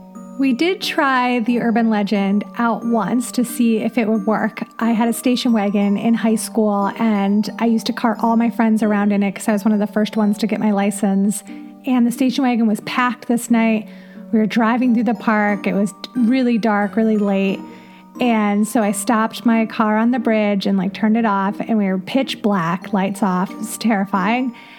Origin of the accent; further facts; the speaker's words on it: Elyria, Ohio, United States; Okay, so I grew up in Elyria, Ohio. It's in Lorain County outside of Cleveland along Lake Erie.